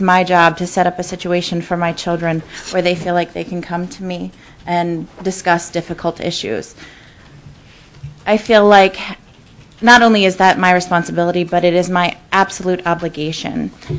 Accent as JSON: {"language": "English", "town": "Juneau", "region": "Alaska", "country": "United States", "said": "I'm from Juneau."}